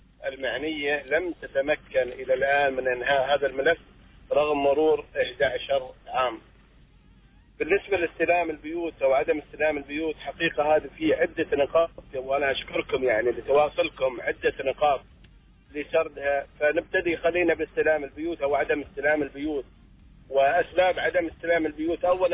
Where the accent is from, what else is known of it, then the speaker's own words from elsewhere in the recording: Oman; البيوت هذه فوق بعضها بعض أخي، ونحن أسر عمانية